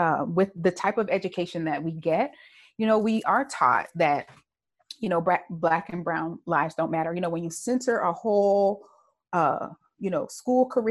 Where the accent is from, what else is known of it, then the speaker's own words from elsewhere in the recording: United States; and I do love being an American